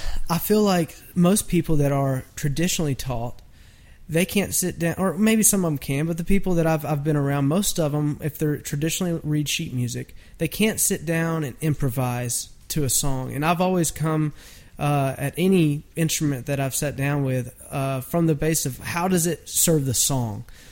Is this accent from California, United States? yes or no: no; Shreveport, Louisiana, United States; moved away as an adult; now in Nashville, United States; Man, I moved to Nashville from Louisiana when I was 18. I graduated high school, and I just had to be around music.